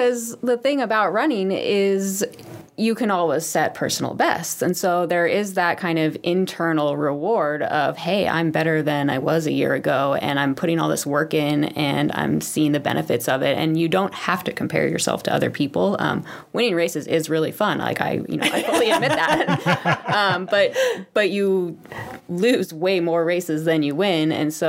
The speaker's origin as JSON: {"language": "English", "town": "Santa Rosa", "region": "California", "country": "United States", "tie": "born or raised there", "said": "Yeah, I grew up in Santa Rosa."}